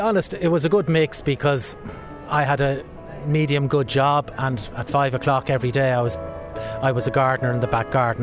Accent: Blackrock, Ireland; when we grew up in Blackrock, and when I went back, my parents allowed me have the garden.

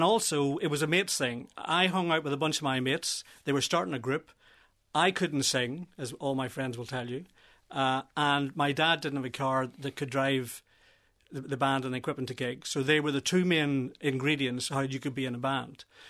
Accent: Magherafelt, Northern Ireland, United Kingdom; I grew up in Ulster and Marafelt around this period

